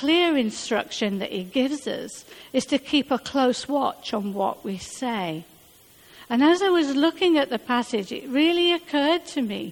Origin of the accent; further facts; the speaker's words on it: Barnsley, Yorkshire and the Humber, United Kingdom; accent: Northern Barnsley; now in London, United Kingdom; People still pull me about my Northern Barnsley accent. I have never tried to get rid of it. And even after 30 years in London, it is still there.